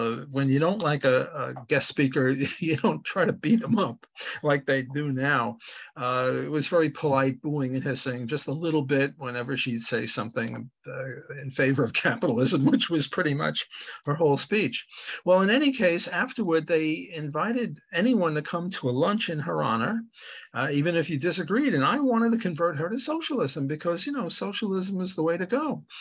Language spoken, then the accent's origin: English; Brooklyn, New York, United States; I'm Jewish. I was brought up in Brooklyn, and the Weltanschauung there is everyone's a pinko, and I was a pinko.